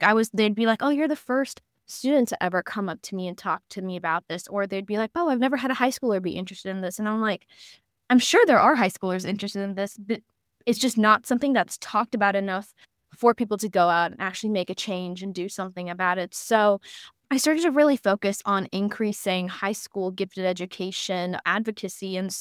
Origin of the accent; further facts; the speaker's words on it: California, United States; now in North Carolina, United States; I didn't know too much about it because I grew up in California, so I was not part of the AIG program.